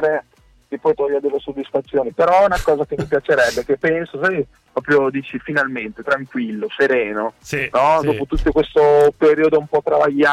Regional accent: Liguria, Italy; essendo ligure

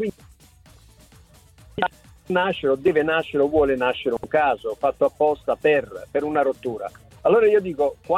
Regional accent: Naples, Campania, Italy; Io vorrei trattare da napoletano Napoli come una città normale

